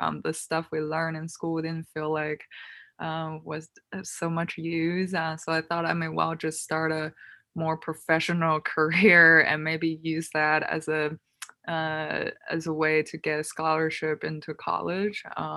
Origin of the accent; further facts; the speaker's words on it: Beijing, China; now in New York, United States; You know, I grew up in Beijing. It has always been the metropolis kind of experience